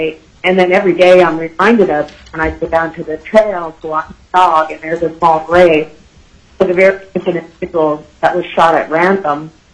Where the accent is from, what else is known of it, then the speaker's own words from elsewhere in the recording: Anchorage, Alaska, United States; I'm from Anchorage, and we definitely have a gun culture here